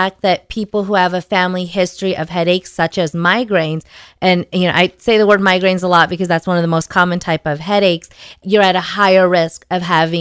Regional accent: San Diego, California, United States; I'm California homegrown. I was born and raised in California. I did most of my grade school when I was in San Diego.

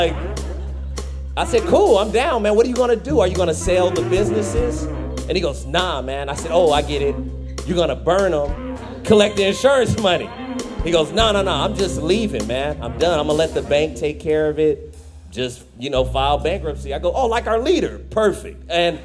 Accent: Fresno, California, United States; Like, I'm from Fresno.

